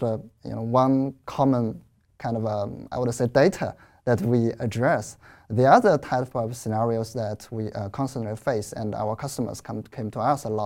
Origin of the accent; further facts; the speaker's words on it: China; English is a second language; from China.